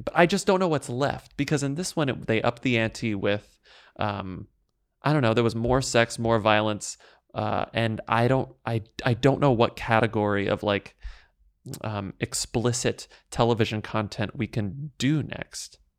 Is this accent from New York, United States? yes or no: no; Texas, United States; Okay. Oh, I'm from Texas too.